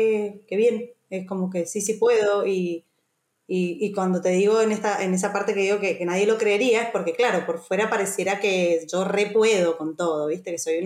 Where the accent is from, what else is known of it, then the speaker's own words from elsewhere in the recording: Mendoza, Argentina; now in Ibiza, Spain; soy mendocina, soy arquitecta también y vengo a Ibiza por temporada desde hace 5 años más o menos y este año decidí quedarme